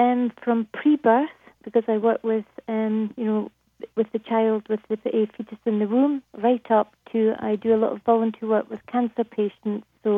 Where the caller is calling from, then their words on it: Cyprus; I'm just phoning from the Island of Love, which is Cyprus.